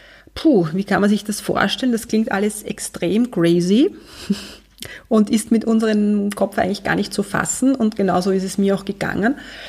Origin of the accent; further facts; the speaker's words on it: South India, India; das Land, von wo ich herkomme. Das ist Südindien in der Pampa, das sind ein paar Hütten, also es gibt dort nicht sehr viel